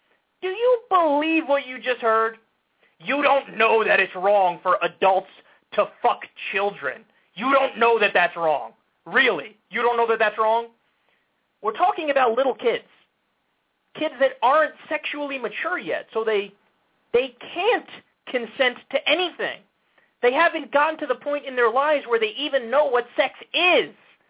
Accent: United States; I'm an American, so you know my foreign policy is good

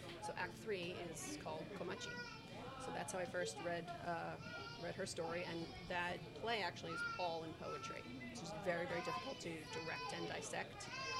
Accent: Forest Hills, New York, United States; Yes, I'm from Forest Hills.

